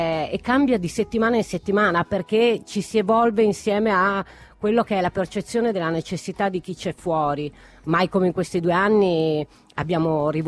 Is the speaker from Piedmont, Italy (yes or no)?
no; Tuscany, Italy; l'unica roba in comune io e Baldini è che siamo toscani.